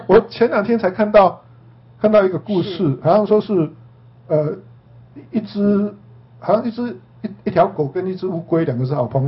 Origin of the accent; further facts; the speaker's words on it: China; 其实我们中国人还是蛮多的